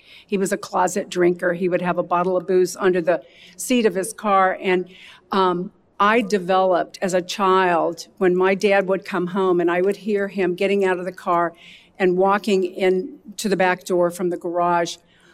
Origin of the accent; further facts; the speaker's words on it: Alabama, United States; And I started out in an alcoholic home. I grew up in Alabama, and I swore that I would never drink.